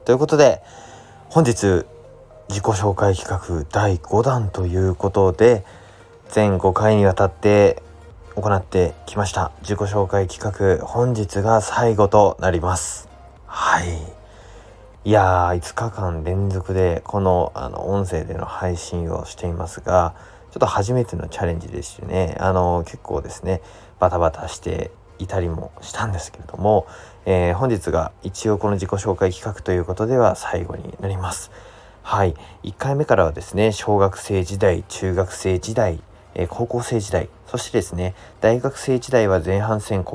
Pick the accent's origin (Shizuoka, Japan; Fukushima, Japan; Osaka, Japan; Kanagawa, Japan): Fukushima, Japan; 自分の地元を福島っていうところに広めていきたいというふうに思って入社をしました